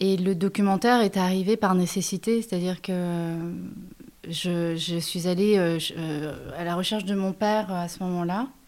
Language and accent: French; Seoul, South Korea; je suis née à Séoul, en Corée du Sud. J'ai grandi à Séoul, mais ma famille, en partie, donc du côté de ma mère, vient du Nord et du côté de mon père, du Sud de la Corée.